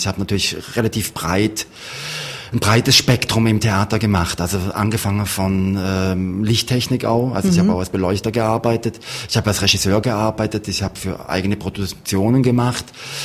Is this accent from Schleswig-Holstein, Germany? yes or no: no; Waldshut, Baden-Württemberg, Germany; Ja, ich komme ja aus Waldshut, also wirklich im südlichen Zipfel von Deutschland, es hat einen Rhein, und dann kommt schon die Schweiz.